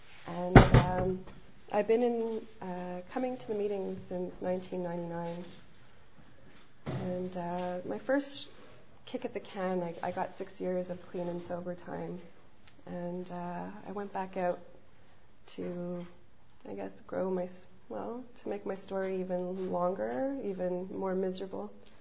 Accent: Montreal, Quebec, Canada; I'm one of three. I grew up in Montreal, and my parents split.

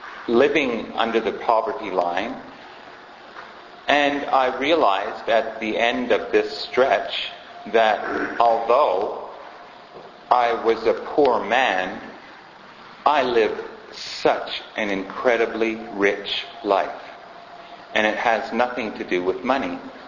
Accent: Quebec, Canada; I was born and raised in the Eastern Townships on a dairy farm, and product of a Christian family. They were dirt farmers

